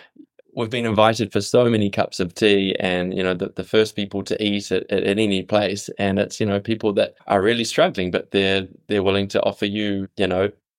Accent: New Zealand; I come from New Zealand and Kiwis are friendly

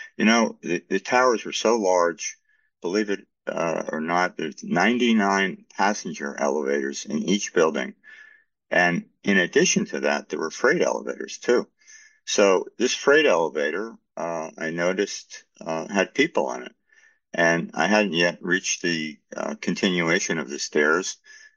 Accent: New York, United States; You know, I'm a New Yorker, and you hear something like that.

